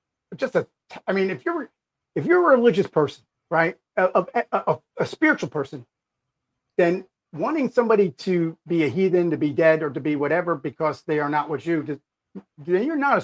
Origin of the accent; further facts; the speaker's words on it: New Jersey, United States; I told people I was an altar boy, I'm from Jersey. I thought everybody was Catholic in Jersey.